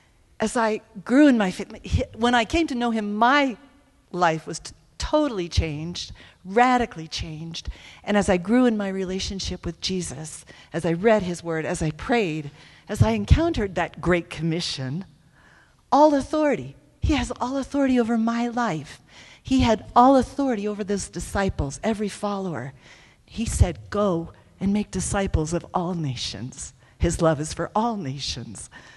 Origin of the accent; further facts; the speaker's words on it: Denver, Colorado, United States; When I was 22, and I grew up here in Colorado, in Denver, when I was 22, someone shared the gospel with me.